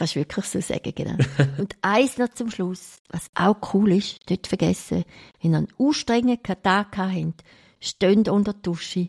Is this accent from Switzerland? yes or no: yes; St. Gallen, Switzerland; Oder man träumt auf das Mal als St. Galler von einer St. Galler Bratwurst oder irgend sowas.